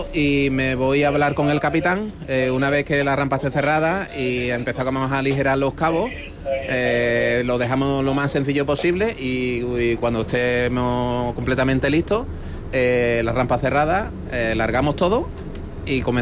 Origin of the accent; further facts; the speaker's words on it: Cádiz, Andalusia, Spain; now in Palma, Spain; he acabado aquí en Palma. Soy de Cádiz y llevo aquí viviendo unos 5 años